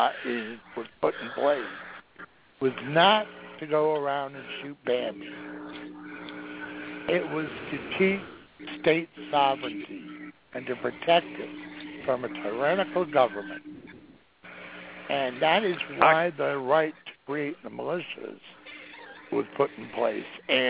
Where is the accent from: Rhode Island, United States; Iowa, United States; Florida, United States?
Rhode Island, United States; also born or lived in Connecticut; I was raised born in Connecticut, and I was raised in Rhode Island. And my hometown is where John Paul Jones lived when he wasn't at sea.